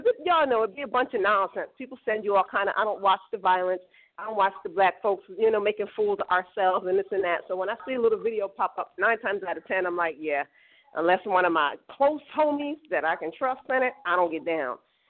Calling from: Belize; Hey, my people, yes, I'm calling from Belize.

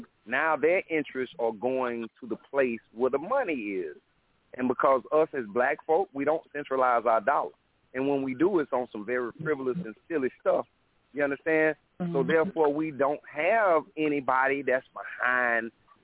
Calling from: South Carolina, United States; I'm calling from South Carolina.

